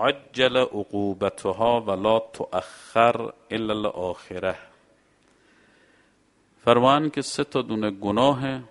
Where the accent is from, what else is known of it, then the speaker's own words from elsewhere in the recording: Mashhad, Razavi Khorasan, Iran; ما خودمون بچه بودیم یادم میاد، ما بچه مشهدیم، مشهدم سرد سیره دیگه، خیلی هوا سرد میشد.